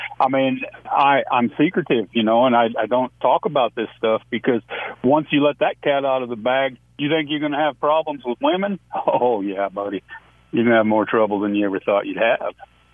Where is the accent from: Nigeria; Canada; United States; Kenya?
United States; Wyoming; I mean, I'm from Wyoming, and, you know, the oil fields and the oil industry and gas leases